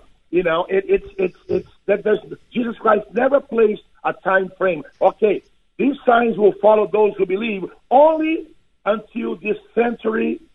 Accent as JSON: {"language": "English", "country": "Brazil", "said": "I'm from Brazil, you know, so you see demons manifested on the streets, you know."}